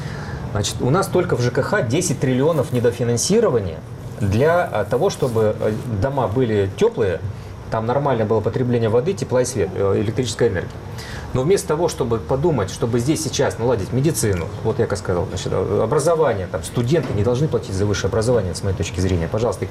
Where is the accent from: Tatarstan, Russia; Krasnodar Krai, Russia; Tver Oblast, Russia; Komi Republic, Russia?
Komi Republic, Russia; Pechora; вот я сам из Коми, да, Воркута стоит пустая. Печора, откуда я, люди бегут.